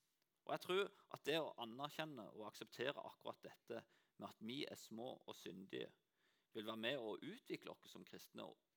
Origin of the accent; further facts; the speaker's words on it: Lyngdal, Agder, Norway; for jeg kommer jo fra Lyngdal, ja, samme det.